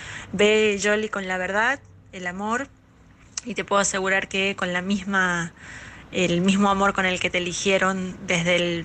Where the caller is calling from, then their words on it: Argentina; desde Argentina.